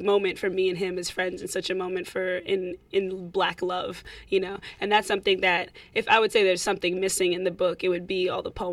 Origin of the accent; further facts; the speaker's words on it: Kenya; now in United States; I'm from Kenya, but I've spent so much time here in America